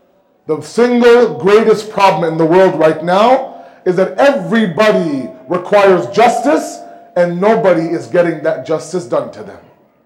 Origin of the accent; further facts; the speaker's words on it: Canada; not just here in the UK, I'm from Canada, there as well, all across North America.